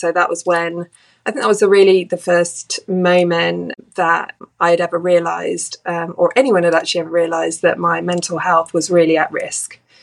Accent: England, United Kingdom; So I grew up, I'm from England. I grew up as one of four siblings.

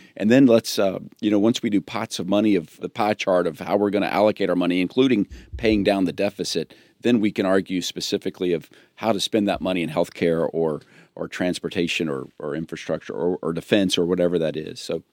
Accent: Florida, United States; So I said, tell them that we're from Florida.

